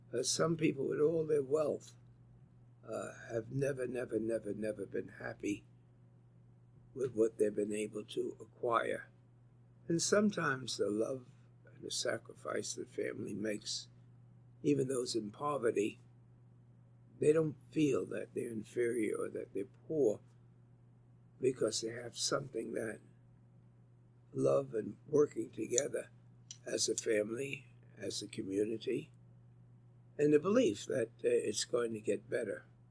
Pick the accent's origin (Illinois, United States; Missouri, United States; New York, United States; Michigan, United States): New York, United States; I'm so proud of being a New Yorker.